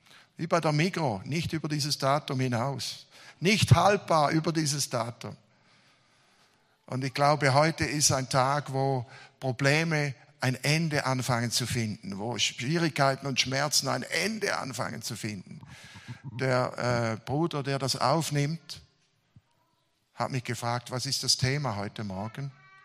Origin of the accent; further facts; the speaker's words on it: Switzerland; Also ich komme aus der Schweiz